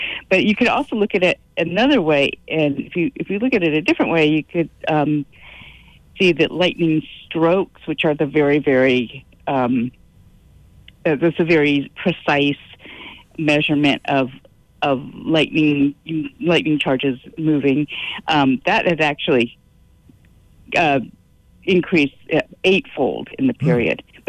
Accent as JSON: {"language": "English", "region": "East Coast", "country": "United States", "tie": "born or raised there", "also_born_or_lived": "Colorado", "lives_now": "Anchorage, United States", "said": "I can tell you living in Anchorage that, I grew up on the East Coast and I've lived in Colorado."}